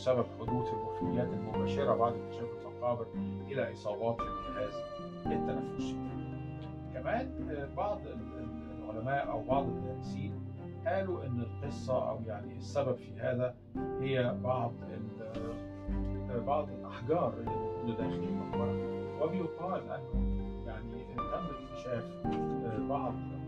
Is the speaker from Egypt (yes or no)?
yes; Egypt; كل حد بيشتغل في الآثار عندنا في مصر